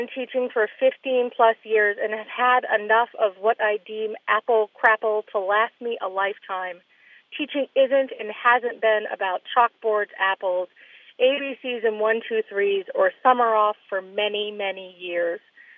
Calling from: Marlborough, Massachusetts, United States; I am calling from Marlborough, Massachusetts.

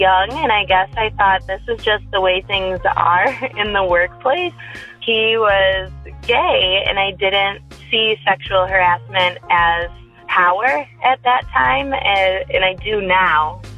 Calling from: Chicago, Illinois, United States; Hi, I'm calling anonymously from Chicago.

